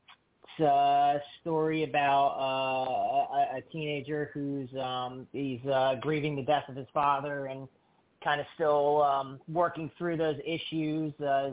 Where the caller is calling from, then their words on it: New Jersey, United States; I'm calling from New Jersey.